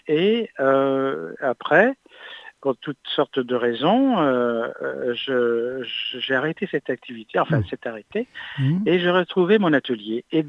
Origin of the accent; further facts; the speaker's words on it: Quebec, Canada; moved away as an adult; now in France; Et je suis venu en France en 84 pour un an.